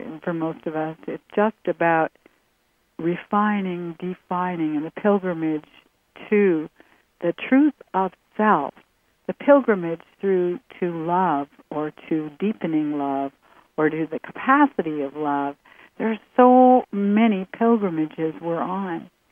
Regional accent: Canada; I'm Canadian, not American

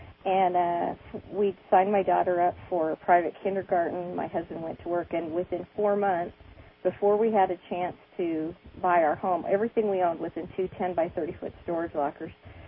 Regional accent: Utah, United States; moved away as an adult; also born or lived in Chicago; My husband and I grew up on the Utah-Nevada border near the Tool Army Depot, the Dugway Proving Grounds, and downwind from the Nevada test site, which we didn't think mattered at all. We moved to Chicago

